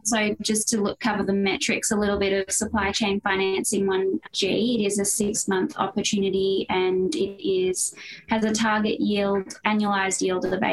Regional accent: Australia; As an Australian, gosh, we've been seeing sort of shortages of toilet paper since mid-February last year

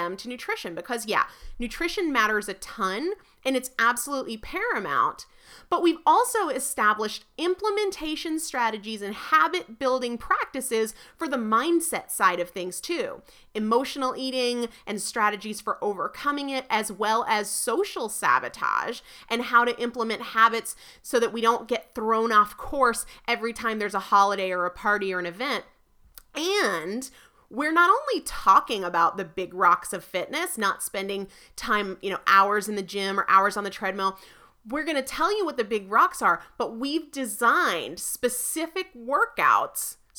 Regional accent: New Hampshire, United States; not only is she a New England girl like me, because, you know, I'm originally from New Hampshire

